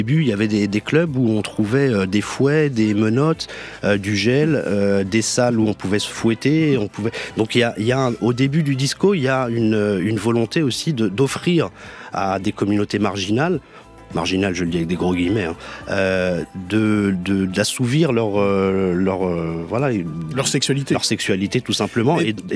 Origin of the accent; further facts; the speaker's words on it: Germany; accent: German; French is a second language; je vais le dire avec mon accent allemand